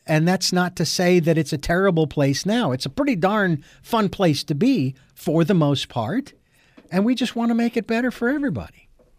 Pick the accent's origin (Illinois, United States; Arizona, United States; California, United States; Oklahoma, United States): Arizona, United States; And of course, I grew up in Arizona, where in Phoenix and Tempe, they have Grady Gamage Auditorium